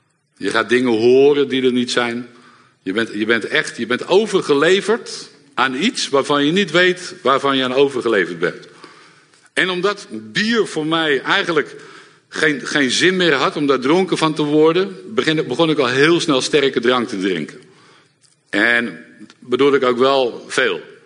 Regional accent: Haarlem, North Holland, Netherlands; Ik kom uit Haarlem vandaan.

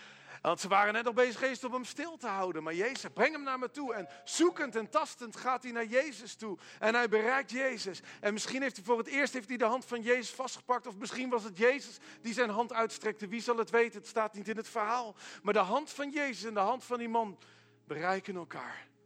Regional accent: Veenendaal, Utrecht, Netherlands; Ik kom uit Veenendaal.

